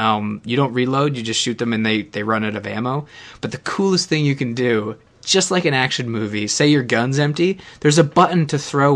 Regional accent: Canada; Trust me, I am not a psychopath. I'm Canadian. We wouldn't hurt a fly.

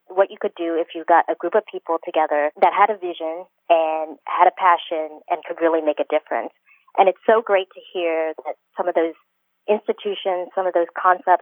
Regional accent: Indiana, United States; also born or lived in Vietnam; So I was born in Vietnam, and I came over as a Vietnamese refugee in 1980. Instead of going to California or New York, I ended up in a small town in Indiana. Growing up there, we were one of the few Asian families in that town.

